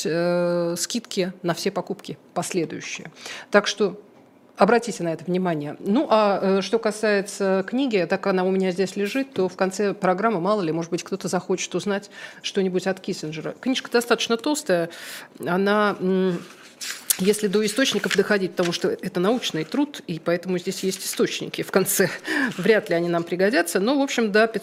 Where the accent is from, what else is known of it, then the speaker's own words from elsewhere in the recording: Moscow, Russia; Я, кстати, тоже, когда познакомилась с Кацем, в первую очередь сказала ему, что я из Щукина.